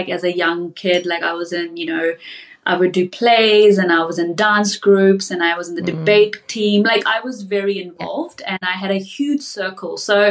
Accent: India; now in Auckland, New Zealand; leave my friends in India, like, you know. And I was like, yeah, it's okay. It looks the same as, like, my hometown.

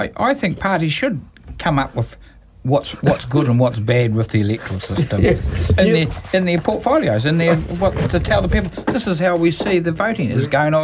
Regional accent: Canada; I came from Canada, and for reasons too easily identified, I'm not considered by them to be an immigrant.

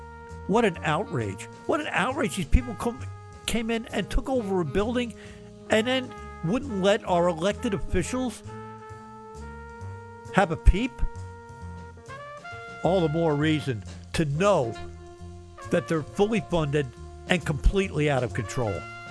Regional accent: New Jersey, United States; I've got mostly Irish blood in me, but I'm from New Jersey, so Princeton won the day, rooting for them.

